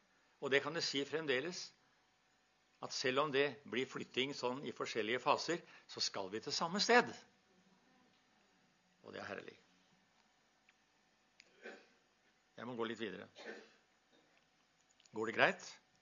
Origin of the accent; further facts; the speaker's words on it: Porsgrunn, Telemark, Norway; Jeg kom til å tenke på hjemme i menigheten der vi vokste opp i Porsgrunn.